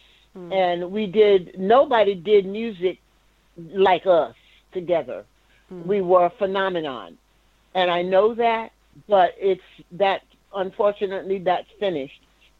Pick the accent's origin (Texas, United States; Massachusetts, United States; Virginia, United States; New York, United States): New York, United States; moved away as an adult; also born or lived in North Carolina; now in California, United States; I was born in North Carolina, near Fort Bragg, but I grew up in New York. So I am a New Yorker. I didn't move to California until 86.